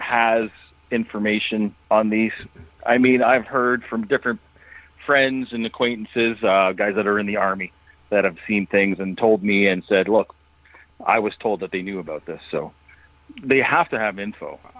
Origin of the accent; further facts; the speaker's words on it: Canada; I've heard a lot of stories from Ontario, being Canadian